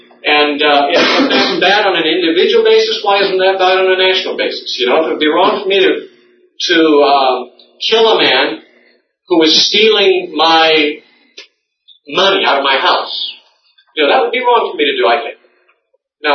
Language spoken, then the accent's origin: English; United States; maybe it's because I'm American, but I'm not real patriotic